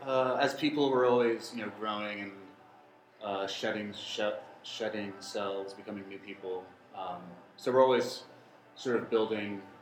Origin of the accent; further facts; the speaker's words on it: New York City, New York, United States; And from growing up in New York City, seeing at the elevator inspection certificate and all the elevators across the city